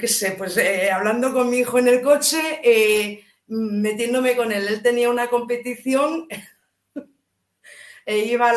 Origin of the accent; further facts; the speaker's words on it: Santander, Cantabria, Spain; moved away as an adult; now in Ourense, Spain; Yo soy natal de Santander, aunque llevo 20 años viviendo en Orense